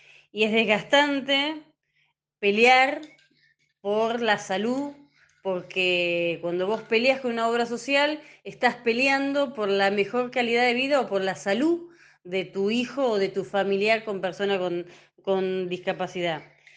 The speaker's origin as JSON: {"language": "Spanish", "town": "Tandil", "region": "Buenos Aires Province", "country": "Argentina", "said": "yo soy de Tandil, soy abogada"}